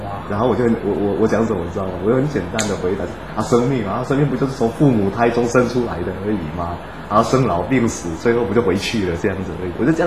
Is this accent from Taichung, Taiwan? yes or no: yes; Taichung, Taiwan; 没有。我是台中人啊